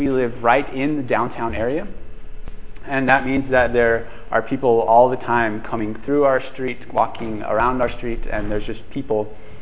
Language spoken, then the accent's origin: English; Germany; like every other German, that means that our contact is also almost exclusively with people who were born and raised in Germany and speak German.